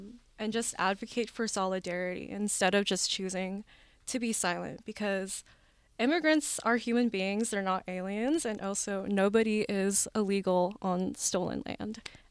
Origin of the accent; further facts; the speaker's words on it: Canada; I think, you know, a lot of people might think, oh, why should we care? We're Canadian. It doesn't affect us.